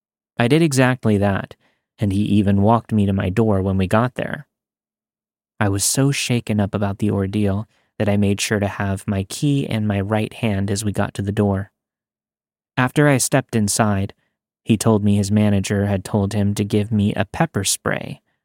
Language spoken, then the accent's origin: English; Texas, United States; I'm from Texas, and I usually end up walking to most places due to being severely visually impaired, which leaves me unable to drive.